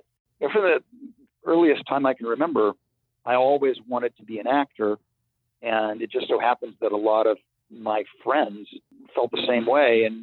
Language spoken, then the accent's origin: English; Ohio, United States; So an 8-year-old growing up in Ohio wanting to be an actor was not looked at well.